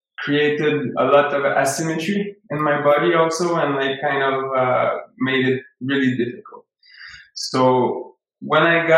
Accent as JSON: {"language": "English", "region": "Quebec", "country": "Canada", "tie": "born or raised there", "said": "I grew up in Quebec. So it was in a small village close to a river and near some fields also, so pretty much surrounded with nature. Now I'm in Montreal because I moved to the city for school a few years ago, but I'm from the river and the fields."}